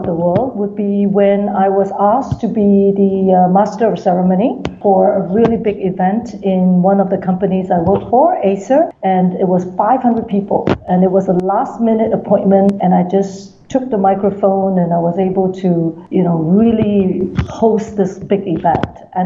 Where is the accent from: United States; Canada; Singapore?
Singapore; I'm a Singaporean Chinese.